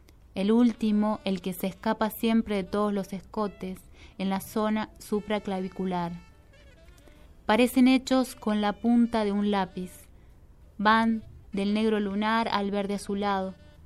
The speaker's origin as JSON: {"language": "Spanish", "town": "General San Martín", "region": "La Pampa", "country": "Argentina", "tie": "born or raised there"}